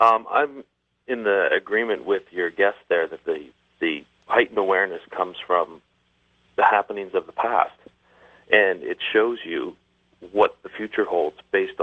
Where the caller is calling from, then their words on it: Ontario, Canada; Hi there. I'm calling from Ontario.